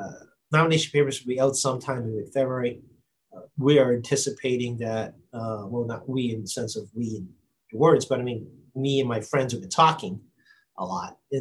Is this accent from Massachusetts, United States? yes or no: yes; Quincy, Massachusetts, United States; I'm from Quincy. Everybody, I'm from Quincy, not from Boston.